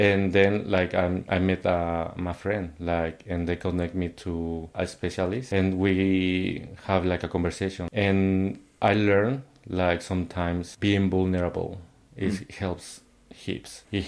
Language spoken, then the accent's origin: English; Mexico; English is a second language; Because... despite like we're learning English in Mexico, like we don't have the practice to express ourselves very well.